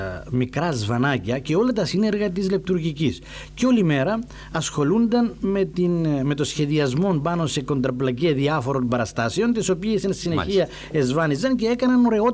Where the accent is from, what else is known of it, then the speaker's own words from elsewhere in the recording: Gialousa, Famagusta District, Cyprus; Τους ύμνους τους θυμόμουνα από την εκκλησία του χωριού μου όταν ήμουν παιδί, από τη Γιαλούσα